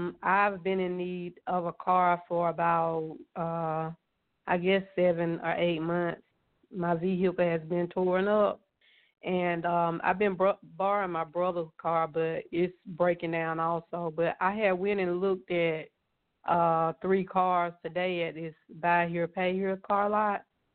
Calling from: Georgia, United States; I'm calling from Georgia.

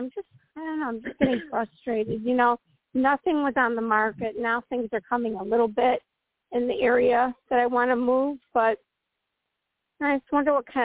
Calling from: Midwest, United States; from the Midwest.

